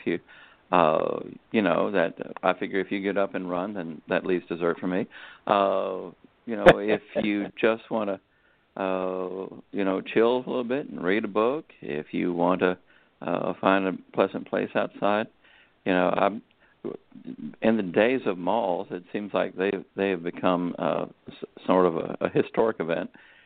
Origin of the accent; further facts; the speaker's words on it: the South, United States; I said, I'm an American, I'm a Southern American